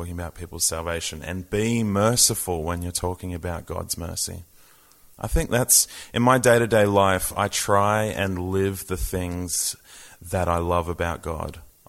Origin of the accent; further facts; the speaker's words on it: Sydney, New South Wales, Australia; I grew up in Sydney